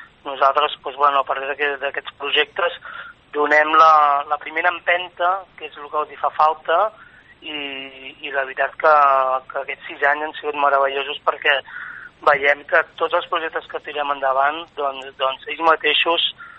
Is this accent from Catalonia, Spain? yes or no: yes; Calella, Catalonia, Spain; la sort d'haver nascut a un gran poble, no? Ja sembla que els últims anys no puc estar gairebé mai en el meu poble, però bueno.